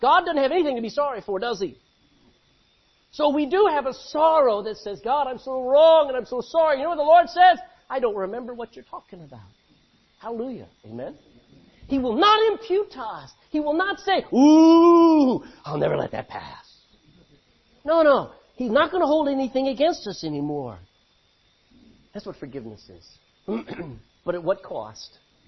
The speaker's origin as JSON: {"language": "English", "region": "Texas", "country": "United States", "said": "I mean, I'm a Texan. Who reads King's English in Texas? I mean, we say y'all."}